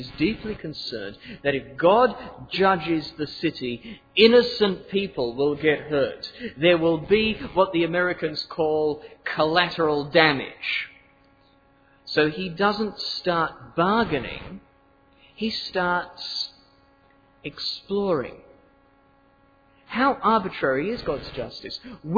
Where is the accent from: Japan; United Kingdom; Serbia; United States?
United Kingdom; England; born there; Now, I said, I was born in England, and I really hate that way of buying things.